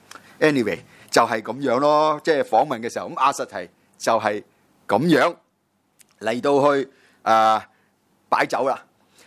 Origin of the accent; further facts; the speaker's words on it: Guangdong, China; 我哋广东人都讲啦